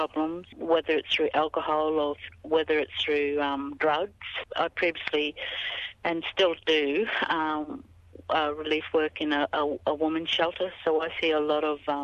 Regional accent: Kuranda, Queensland, Australia; We're from North Queensland in Coranda

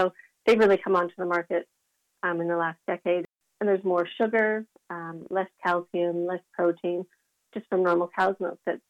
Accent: Israel; We come from Israel and in the Mediterranean.

